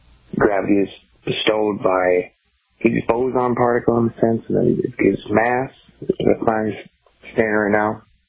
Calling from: New London, Minnesota, United States; I'm calling from New London, Minnesota.

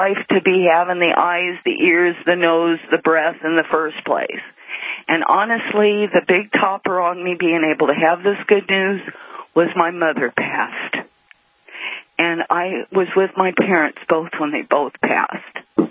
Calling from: Missouri, United States; Well, I'm calling from I'm in the state, I'm actually residing in Missouri

